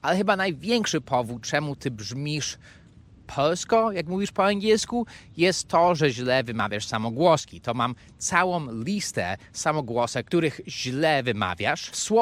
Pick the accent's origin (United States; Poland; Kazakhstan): United States; Polish is a second language; bo jestem Amerykaninem.